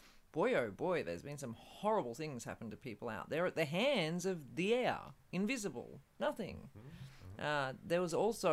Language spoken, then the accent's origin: English; Australia; accent: cultivated Australian; Correct. We took it all the way from Britain, and we brought it to Australia, and added in some Australian slang words.